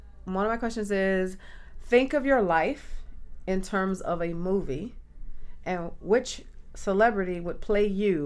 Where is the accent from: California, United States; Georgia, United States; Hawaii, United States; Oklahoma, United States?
Georgia, United States; Atlanta; also born or lived in Trenton, New Jersey; So I'm from Trenton, New Jersey. It's where I was born, but I was raised here in Atlanta.